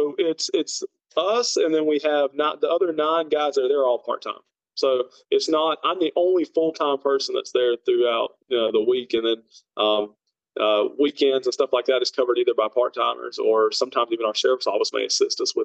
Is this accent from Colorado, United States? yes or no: no; Brookford, North Carolina, United States; accent: Southern; I'm from Brookford, North Carolina. Very, very tiny town. It's inside of the city limits of a, I'd say it pretty much surrounds itself in another city that's called City of Hickory, which I would say roughly has 45,000 people in it.